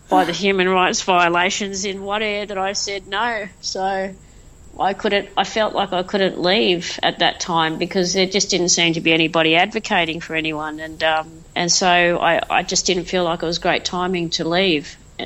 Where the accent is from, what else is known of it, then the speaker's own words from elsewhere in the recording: Tasmania, Australia; born there; I was born in Tasmania